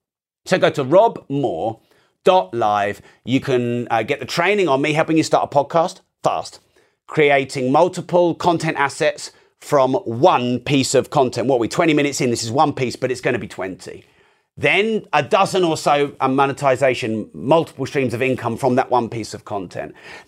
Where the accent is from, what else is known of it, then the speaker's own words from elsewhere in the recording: United Kingdom; I only turned on ad revenue on my YouTube channel about 4 weeks ago because I'm very British.